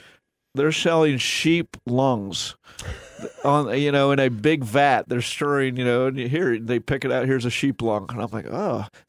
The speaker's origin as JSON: {"language": "English", "town": "Worthington", "region": "Ohio", "country": "United States", "tie": "born or raised there", "also_born_or_lived": "Westerville", "said": "Like, I grew up in Central Ohio, Worthington and Westerville."}